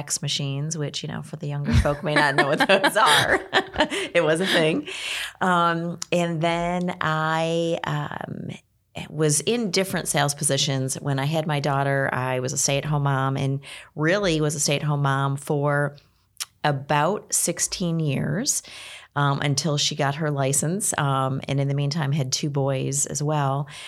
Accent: Rochester, New York, United States; Born and raised in Western New York, which is actually not far from where you're from, right, Kim?

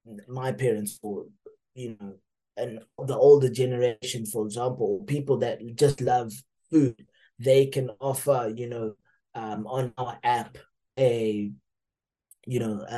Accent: Marondera, Mashonaland East, Zimbabwe; there are a lot of farms where I grew up in Marondera

